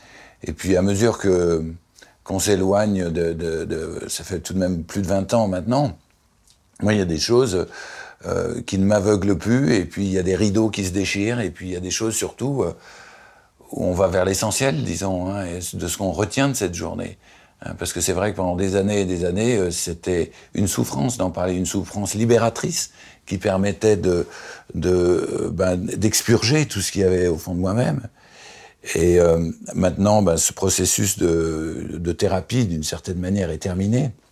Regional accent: Lyon, Auvergne-Rhône-Alpes, France; Ensuite, effectivement, j'ai été élevé à Lyon

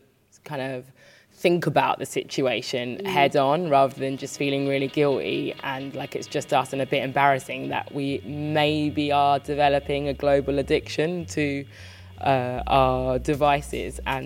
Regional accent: Birmingham, West Midlands, United Kingdom; born there; But this is the finale in the Midlands near Brum, where I was actually born. Yes, I was born in Birmingham.

